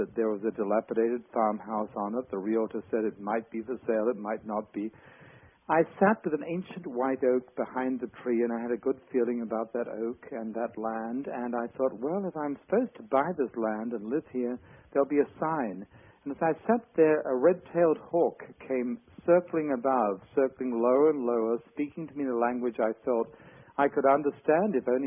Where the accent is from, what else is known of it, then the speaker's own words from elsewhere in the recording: Australia; I grew up in Australia